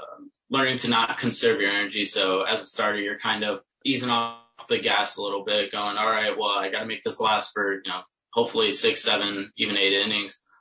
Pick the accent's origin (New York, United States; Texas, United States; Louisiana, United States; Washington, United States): Texas, United States; I grew up in Texas. So I had warm weather going year round. And then moving to Illinois, it was a little bit tough for the first few seasons to get used to the cold weather